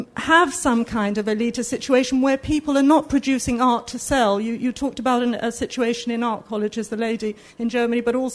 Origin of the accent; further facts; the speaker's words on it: London, United Kingdom; also born or lived in Italy; although I'm a Londoner, I've been living in Italy and coming back to London